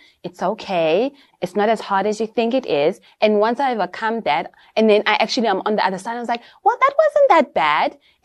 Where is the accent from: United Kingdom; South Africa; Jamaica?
South Africa; Gqeberha, Eastern Cape; And I come from the Eastern Cape in Port Elizabeth, Gqeberha.